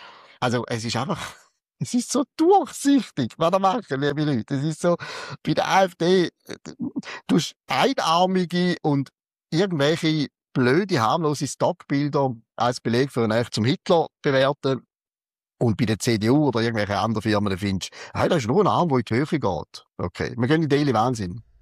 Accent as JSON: {"language": "German", "town": "Mörschwil", "region": "St. Gallen", "country": "Switzerland", "tie": "born or raised there", "said": "Mürschwil ist das Kaff, wo ich aufgewachsen bin. Muss man nicht kennen."}